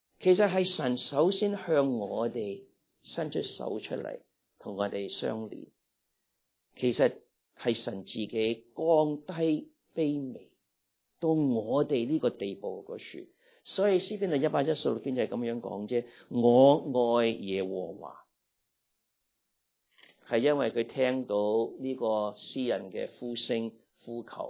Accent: China; 所以我们中国人喂不用这样，中国人一样想听的

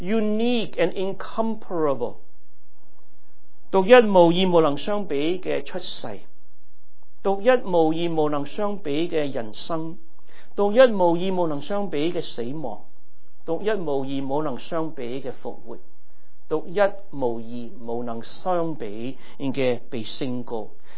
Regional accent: China; 我们中国人讲一句话

